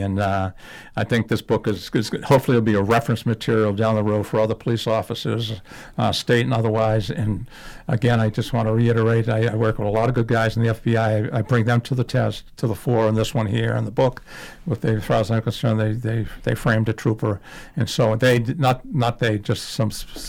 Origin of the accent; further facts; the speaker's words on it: Dorchester, Massachusetts, United States; But I understood her. She was a Dorchester gal, you know. I'm from Dorchester.